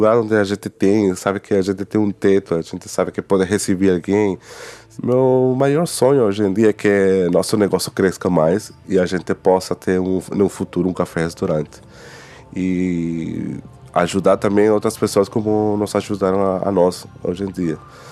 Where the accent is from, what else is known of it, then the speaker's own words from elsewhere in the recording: Venezuela; sou da Venezuela e tenho 35 anos.